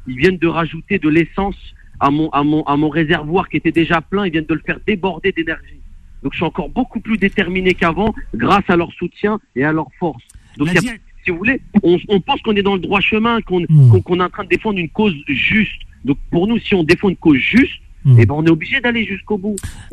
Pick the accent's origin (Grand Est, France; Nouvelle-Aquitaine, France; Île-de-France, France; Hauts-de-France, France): Île-de-France, France; Sartrouville; On est des Sartrouvillois et des Sartrouvilloises qui adorons notre ville et on s'investit pour notre ville.